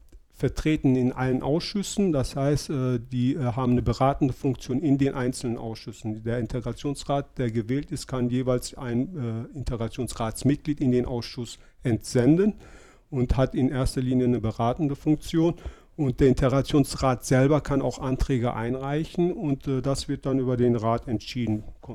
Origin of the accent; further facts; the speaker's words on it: Lohberg, North Rhine-Westphalia, Germany; born there; bin 52 Jahre alt, geboren bin ich in Lohberg. Mein Vater wurde 1963 aus dem türkischen Bergbau in Sommer abgeworben, kam direkt nach Lohberg